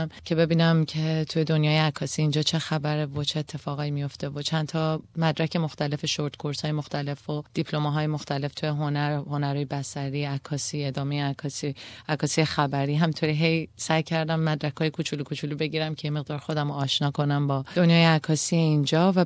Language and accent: Persian; Iran; moved away as an adult; now in Australia; من سال 2007 اومدم استرالیا. من فوریه 2007 بود که موو کردم از ایران اومدم اینجا.